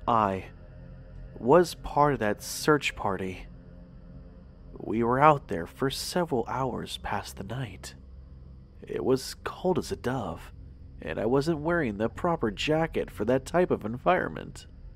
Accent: Arkansas, United States; Growing up in Arkansas, we have plenty of myths and legends of our own, despite anywhere else around the U.S.

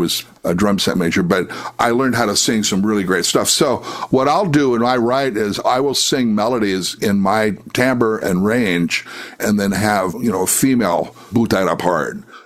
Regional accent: Iowa, United States; Growing up in Iowa, my dad had small airplanes, so we always flew.

